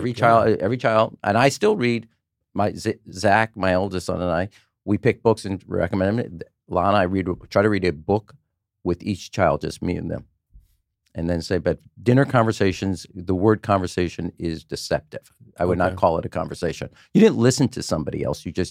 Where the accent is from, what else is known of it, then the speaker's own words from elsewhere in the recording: Chicago, Illinois, United States; I'm from Chicago. You want to buy me?